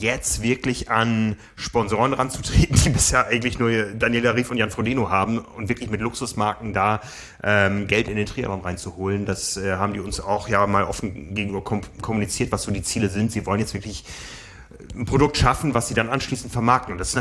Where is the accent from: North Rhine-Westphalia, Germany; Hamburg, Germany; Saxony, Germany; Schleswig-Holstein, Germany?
Hamburg, Germany; Wir wissen ja hier als Hamburger